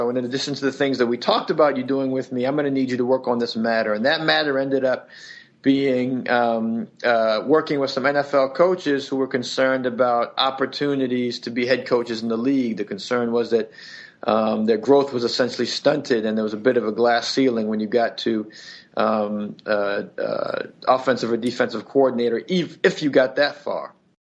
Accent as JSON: {"language": "English", "town": "Washington", "region": "District of Columbia", "country": "United States", "tie": "born or raised there", "said": "I grew up in Washington, D.C. area"}